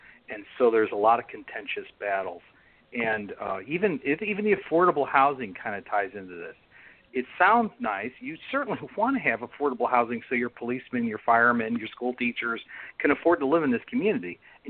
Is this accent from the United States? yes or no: yes; Chicago, Illinois, United States; And I come from Chicago, so I know about wide shoulders and how they improve safety